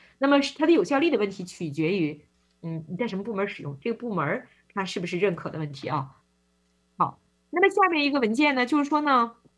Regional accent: Harbin, Heilongjiang, China; 那个我老家是哈尔滨哈，我拿哈尔滨举例子啊

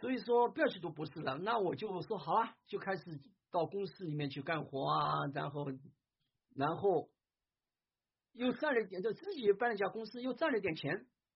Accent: China; now in United States; 同时我们也要为我们是一个中国人而感到骄傲

